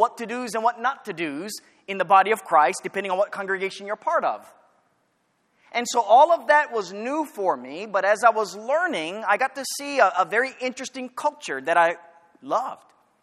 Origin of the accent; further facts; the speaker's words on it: Maui, Hawaii, United States; I grew up on Maui. I'm from the islands. And I came to the mainland to go to school.